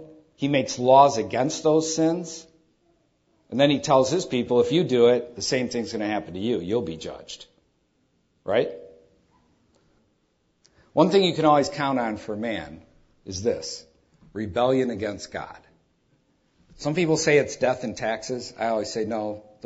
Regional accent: Detroit, Michigan, United States; So since I grew up in Detroit, I had a view of man different than the people who grew up in the nice little suburbs

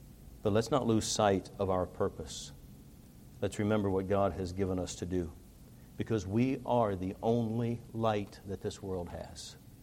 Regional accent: United States; I don't like what's happening in our nation. I understand. I am American to the core.

